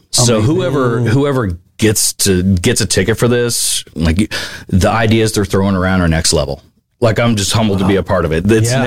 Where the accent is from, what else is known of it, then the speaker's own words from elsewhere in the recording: Texas, United States; And then I grew up in Texas. So I had access to the best barbecue, the best Tex-Mex on the planet, in my opinion.